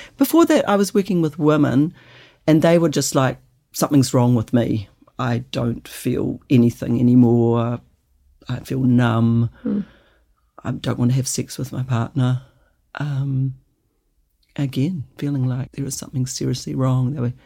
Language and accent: English; New Zealand; also born or lived in New Plymouth / Christchurch / Auckland; now in Whangamata, New Zealand; I'm from New Zealand. Mm-hmm. I was born in New Plymouth and I grew up in Wellington and Christchurch. And then I've lived in Auckland and now I live currently in Whangamata in the Coromandel. Mm. So I feel like I'm a Kiwi.